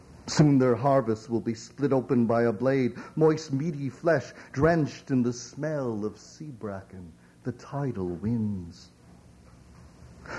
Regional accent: Hong Kong; You know, I come from Hong Kong, but what do they care?

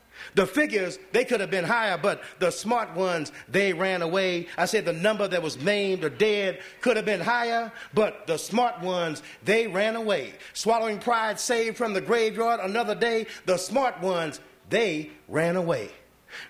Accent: St. Louis, Missouri, United States; now in New York, United States; I grew up on Delmore and Leonard, which is right down here, and I want to read these two. I want to read about 5 poems about St. Louis and read a few more about New York, where I live now, in Manhattan.

